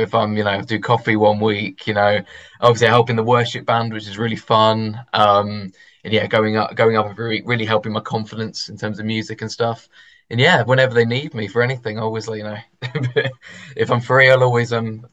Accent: London, United Kingdom; being from London, it's just, you know, because everyone usually hears my accent and goes, oh, we Arsenal or Tottenham, and I go, no, support Wolves.

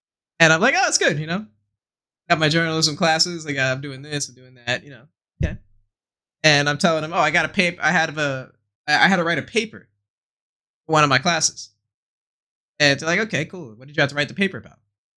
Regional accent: West Palm Beach, Florida, United States; We're going to West Palm Beach, Florida again, pal. My hometown.

